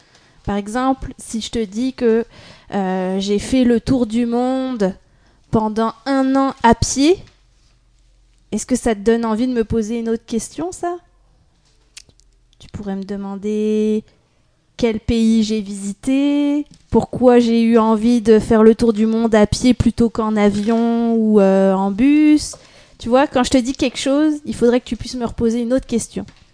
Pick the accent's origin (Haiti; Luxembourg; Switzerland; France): France; moved away as an adult; now in Quebec City, Canada; vous l'avez dit, j'habite à Québec, mais je suis française. Je suis pas née à Québec, je vis à Québec depuis 7 ans maintenant.